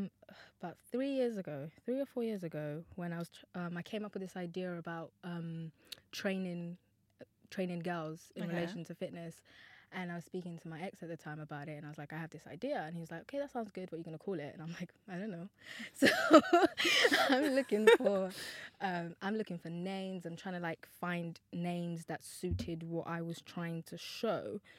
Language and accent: English; Nigeria; Like, I was born and raised in Nigeria.